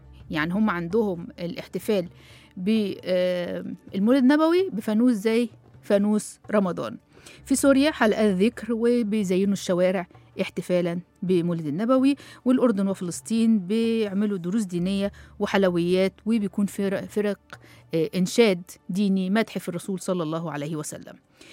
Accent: Egypt; احنا طبعا عندنا في مصر الزينة والذكر وحلوة المولد

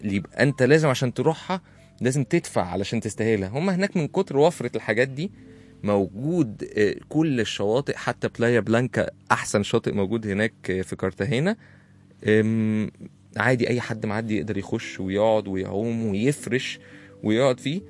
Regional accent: Cairo, Cairo Governorate, Egypt; انا وانت من القاهره،

